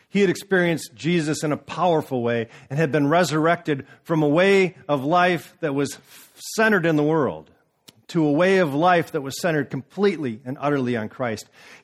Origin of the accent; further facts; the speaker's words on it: Chicago, Illinois, United States; born there; But as it is, I was born in Chicago. And we knew nothing about subtlety in Chicago.